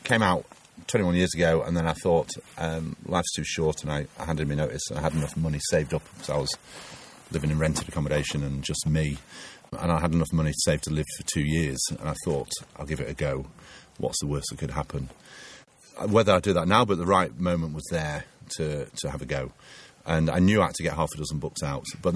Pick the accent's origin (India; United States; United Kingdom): United Kingdom; Harrogate, Yorkshire and the Humber; I'm from Harrogate in North Yorkshire, and I love the Yorkshire Dales.